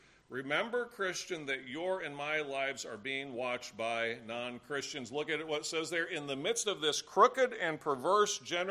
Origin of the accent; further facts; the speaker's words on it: South Carolina, United States; moved away; When I came here from South Carolina, I couldn't believe how perverse you people were.